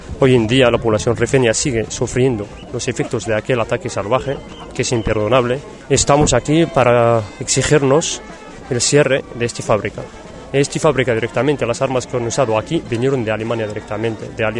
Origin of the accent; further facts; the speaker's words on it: Al Hoceima, Tanger-Tetouan-Al Hoceima, Morocco; Yo vengo de Riz, justamente de la zona de Arusimas.